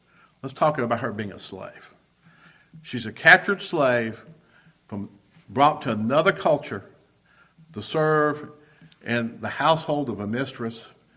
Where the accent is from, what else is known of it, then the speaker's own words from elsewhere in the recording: the South, United States; I'm a Southerner, and I have more baggage than anybody in this room. You know, I grew up in the South that when I grew up, it was still segregated.